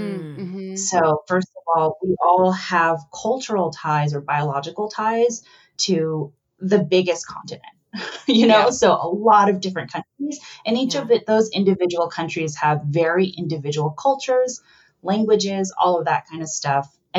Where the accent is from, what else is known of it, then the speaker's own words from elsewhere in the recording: Kansas City, Missouri, United States; I grew up in the suburbs of Kansas City. Mm-hmm. I was born in Kansas City